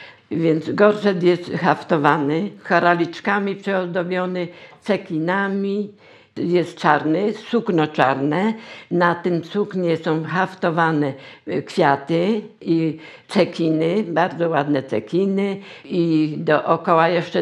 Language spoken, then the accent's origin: Polish; Kraków, Lesser Poland, Poland; Od urodzenia mieszkam tu właśnie w Bronowicach Małych.